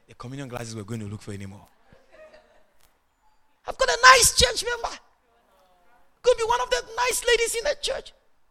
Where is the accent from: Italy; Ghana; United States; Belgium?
Ghana; Because again, in the circles I grew up in Ghana, in our churches, when you get pregnant in the church, you are cast out.